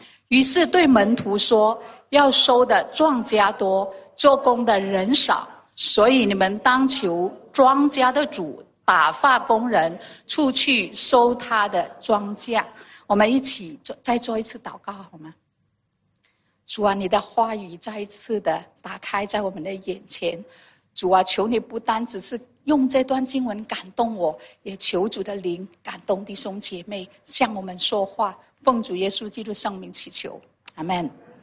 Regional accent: Vietnam; 我是在越南出生长大的，所以呢我可以说我很早很小的时候就去教会，我在越南的华人教会。

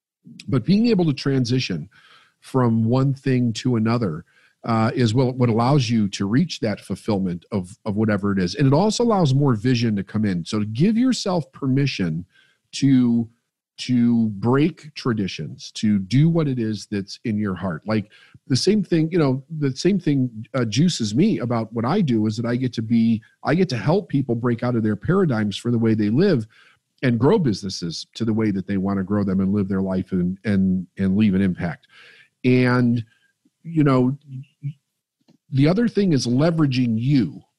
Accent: Chicago, Illinois, United States; I came from Chicago, right? And I moved out of the city about 85 miles west of Chicago, raised my family out there.

